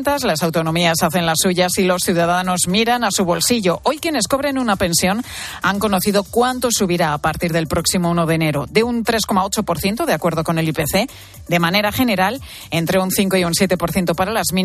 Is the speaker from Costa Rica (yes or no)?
no; Spain